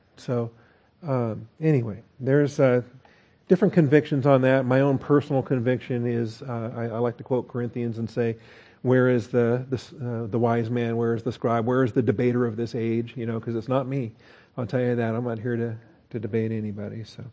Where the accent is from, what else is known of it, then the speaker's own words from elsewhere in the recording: Seattle, Washington, United States; really like my growing up in Seattle, my childhood church and different places I visited on vacation